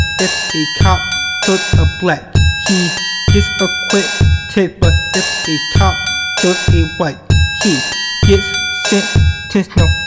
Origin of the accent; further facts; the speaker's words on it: Maryland, United States; born there; I thank the Lord I was born in Maryland, where everyone is friendly unless you close to D.C.